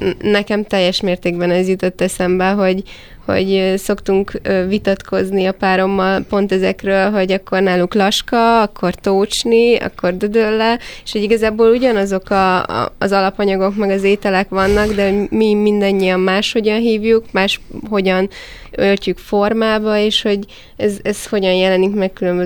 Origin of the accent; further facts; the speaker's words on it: Szombathely, Vas, Hungary; én meg szombathelyi vagyok, az meg így inkább az osztrák határ környékén